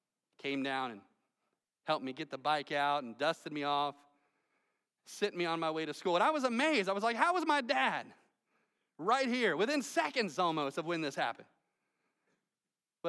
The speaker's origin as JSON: {"language": "English", "town": "Melbourne", "region": "Florida", "country": "United States", "tie": "born or raised there", "said": "Many of you know that I grew up here in Melbourne."}